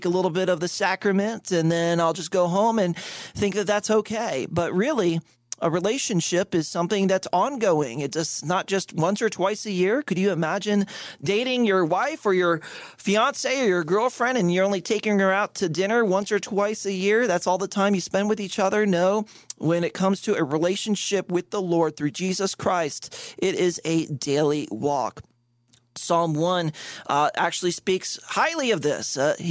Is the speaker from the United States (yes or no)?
yes; Boynton Beach, Florida, United States; I was born and raised in Boynton Beach, Florida, and been a fifth-generation Floridian.